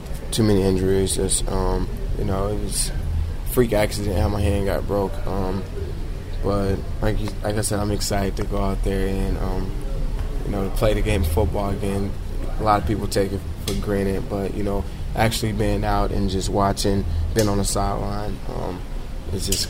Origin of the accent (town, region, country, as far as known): Dallas, Texas, United States